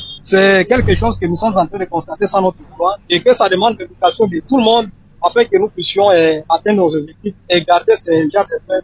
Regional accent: Maniema, DR Congo; c'est le même cas que nous sommes en train de constater chez nous au Maniema.

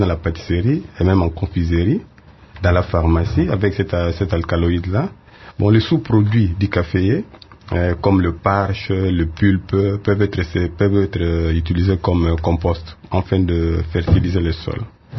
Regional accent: Kivu, DR Congo; Donc, comme chez nous au Kivu, là, on peut trouver le café arabica.

